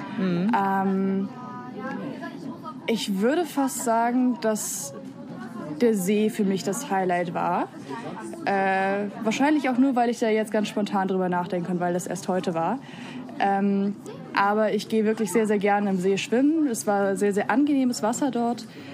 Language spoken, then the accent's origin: German; North Rhine-Westphalia, Germany; Jena hat zwar zumindest ein paar Berge, aber aufgewachsen bin ich im Münsterland, was wirklich platt wie ein Pfannkuchen ist.